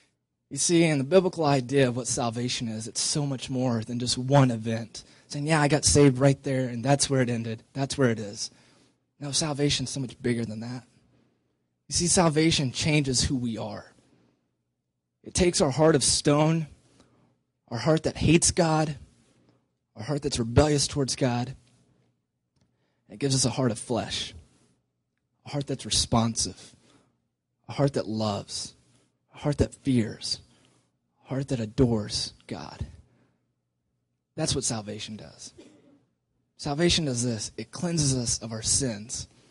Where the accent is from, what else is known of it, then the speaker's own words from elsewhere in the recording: Oklahoma, United States; For me, I grew up in Oklahoma. I grew up in a church that was itty-itty-bitty.